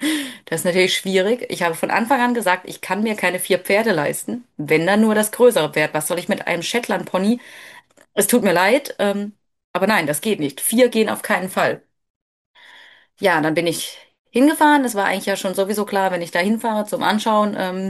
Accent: Baden-Württemberg, Germany; born there; also born or lived in Rhineland-Palatinate; Und dann sind wir eben aus Rheinland-Pfalz in den Schwarzwald zurückgezogen, weil von dort komme ich gebürtig.

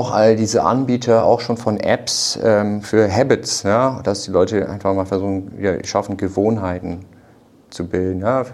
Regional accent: Oldenburg, Lower Saxony, Germany; da wo ich groß geworden bin, war auch sehr entgegenkommend. Oldenburg, du gehst raus, fährst mit dem Fahrrad überall hin.

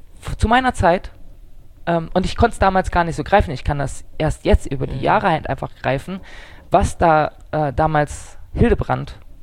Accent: Magdeburg, Saxony-Anhalt, Germany; ich bin in Diesdorf groß geworden, ein Stadtteil in Magdeburg.

